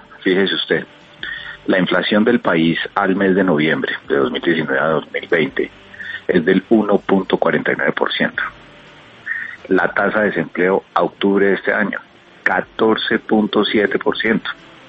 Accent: Colombia; una cosa que es debe darnos vergüenza como colombianos, y esa altísima tasa de informalidad laboral que tiene nuestro país.

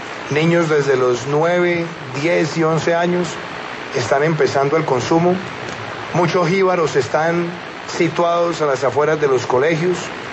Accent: Colombia; nosotros como colombianos

